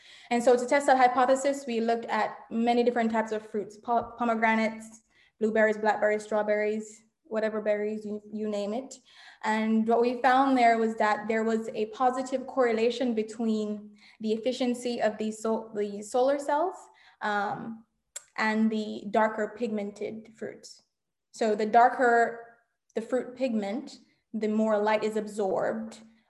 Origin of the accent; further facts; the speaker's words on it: Jamaica; Well, growing up in Jamaica, power and water outages were a frequent occurrence.